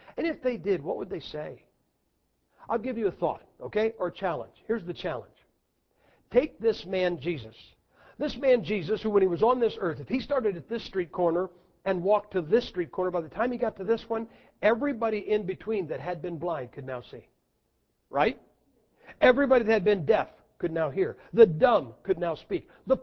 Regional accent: United States; I am an American. You know what that means?

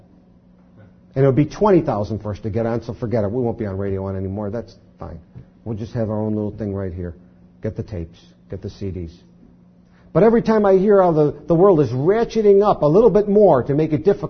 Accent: Buffalo, New York, United States; You know, that's just the way I grew up. I grew up in Buffalo, city folk.

